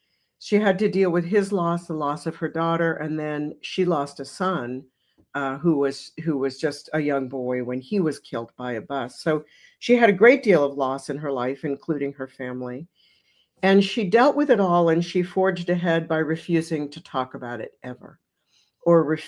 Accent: United States; Now, I'm an American. I'm a modern American. I'm a modern American feminist, and I'm a Jew.

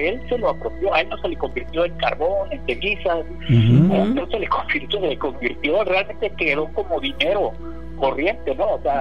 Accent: Guadalajara, Jalisco, Mexico; Yo soy de Guadalajara, originario de Guadalajara

